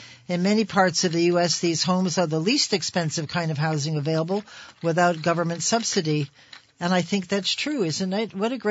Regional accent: Florham Park, New Jersey, United States; I was brought up in Florham Park, New Jersey. Don't ask me where that is.

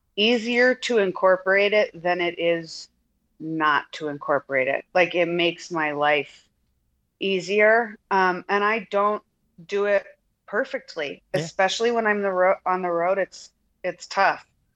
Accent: Midwest, United States; accent: Midwestern; now in Los Angeles, United States; Midwestern didn't set me apart when I lived there. But then when I moved to LA, people would comment on my accent a lot

